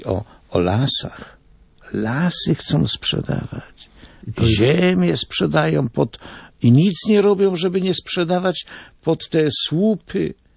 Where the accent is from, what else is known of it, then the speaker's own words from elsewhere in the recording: Olkusz, Lesser Poland, Poland; normalnie jestem z Olkusza i tam ludzie mówili jasnym językiem.